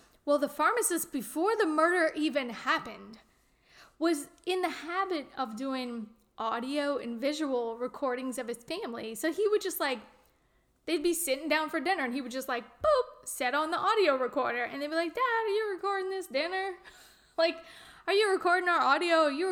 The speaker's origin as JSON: {"language": "English", "town": "St. Bernard", "region": "Louisiana", "country": "United States", "tie": "born or raised there", "said": "And it was filmed in my hometown of St. Bernard, Louisiana."}